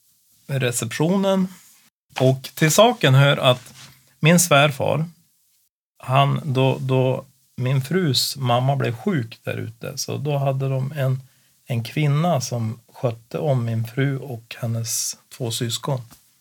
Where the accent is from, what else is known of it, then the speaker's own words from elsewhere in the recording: Sweden; Ja, så är svärfar, vi är från Sverige.